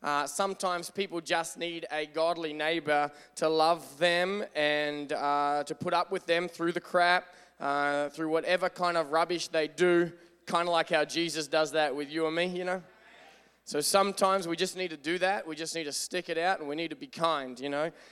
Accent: Australia; I'm Australian

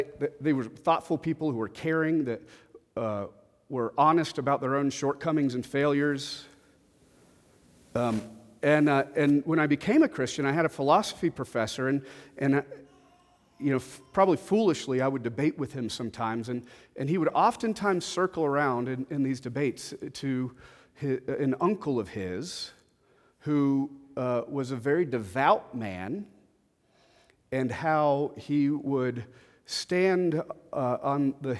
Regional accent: the South, United States; I know I grew up in the South. Did not grow up in the church

